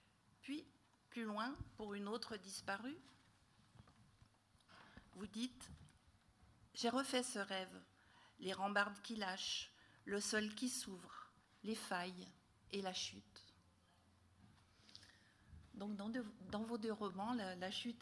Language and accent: French; Grand Est, France; C'était un jour de 1977 dans la ville où j'ai grandi, en Alsace.